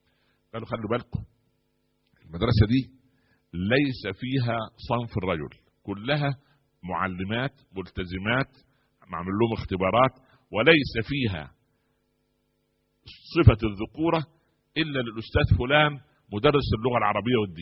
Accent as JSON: {"language": "Arabic", "country": "Egypt", "said": "كان البنت عندنا في مصر كان على اساس انها دولة عريقة الحضارة"}